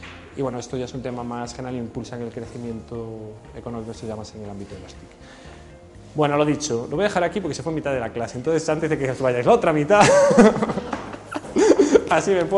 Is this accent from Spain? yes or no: yes; Lugo, Galicia, Spain; En una zona en el Caurel, que yo tengo mucho cariño, que soy de Lugo, ¿no?